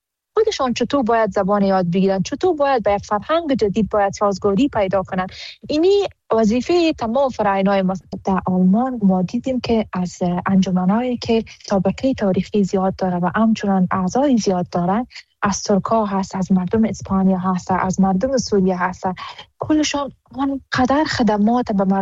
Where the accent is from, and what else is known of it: Afghanistan